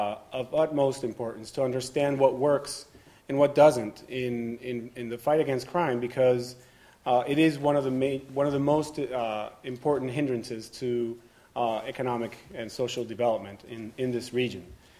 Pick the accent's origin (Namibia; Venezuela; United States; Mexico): Venezuela; I'm actually from Venezuela, although I'm working on this project in Colombia.